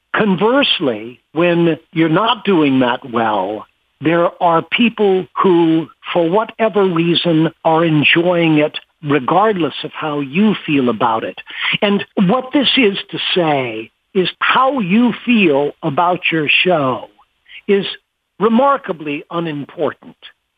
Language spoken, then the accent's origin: English; Chapel Hill, North Carolina, United States; also born or lived in Boston; What happened, Dave, is I was born in Boston, raised in North Carolina.